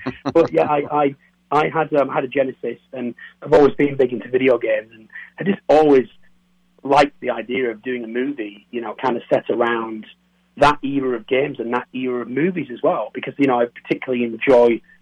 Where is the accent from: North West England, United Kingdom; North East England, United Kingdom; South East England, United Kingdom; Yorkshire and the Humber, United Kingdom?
North East England, United Kingdom; accent: Geordie; I'm just near Newcastle.